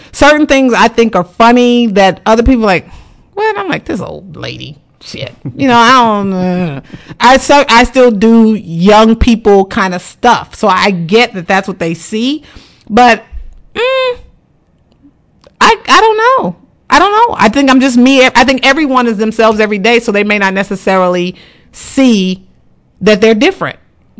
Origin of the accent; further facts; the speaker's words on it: Kansas City, United States; if I'm here, because I'm from Kansas City, I host a orphan's Thanksgiving or an orphan's Christmas.